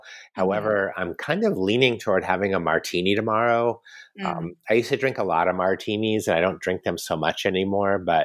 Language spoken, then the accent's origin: English; United States; moved away as an adult; One thing I haven't adjusted to, I've been here 20 years, is eating late. So I'm American.